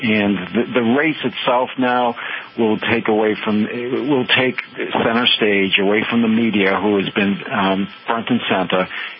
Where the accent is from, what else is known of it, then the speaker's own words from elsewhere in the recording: Boston, Massachusetts, United States; I grew up in Boston, still live in Boston, and drop some R's here occasionally while I'm talking.